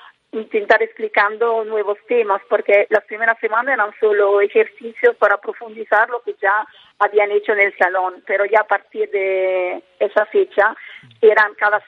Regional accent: Italy; Spanish is a second language; also born or lived in Mexico; la verdad que yo soy italiana, se darán cuenta por mi acento.

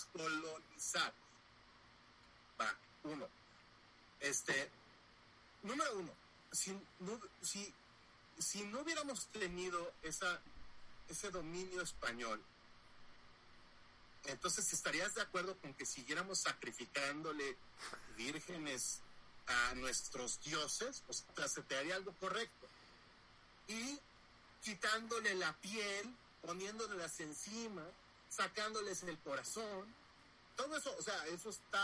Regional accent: Mexico; todo lo que apreciamos como mexicano.

